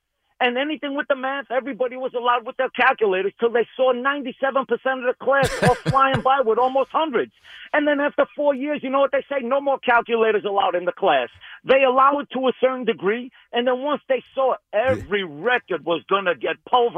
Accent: New York, United States; I'm an American League guy. I'm a New Yorker. You know, old school.

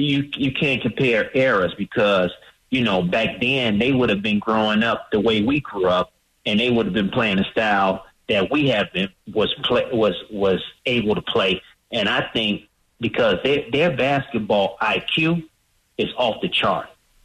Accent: Chicago, Illinois, United States; You know, I'm from Chicago, like you said, and I watched the Bulls, and I watched Michael Jordan when he first came to Chicago, got drafted.

